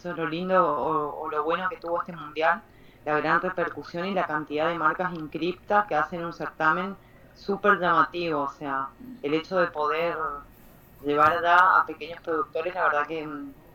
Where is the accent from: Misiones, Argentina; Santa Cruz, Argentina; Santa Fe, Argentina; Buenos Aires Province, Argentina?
Misiones, Argentina; Apóstoles; soy de Apóstoles Misiones.